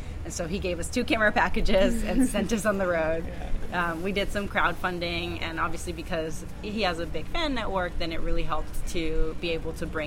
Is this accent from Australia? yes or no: no; Puerto Rico; I was actually born and raised in Puerto Rico.